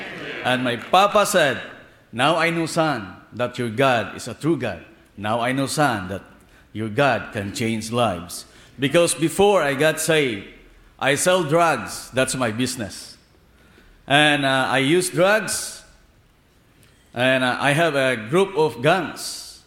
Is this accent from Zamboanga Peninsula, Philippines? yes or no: yes; Zamboanga Peninsula, Philippines; from Mindanao, Philippines, part of Zamboanga del Norte.